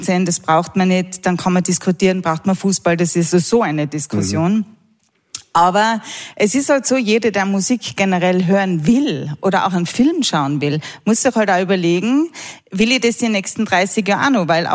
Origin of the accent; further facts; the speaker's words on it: Tyrol, Austria; Als Tirolerin muss ich natürlich sagen